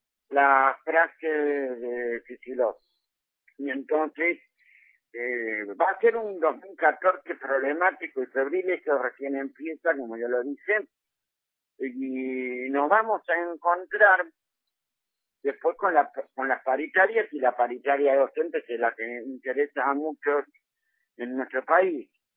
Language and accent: Spanish; Argentina; Como argentinos que, como personas que vivimos en la Argentina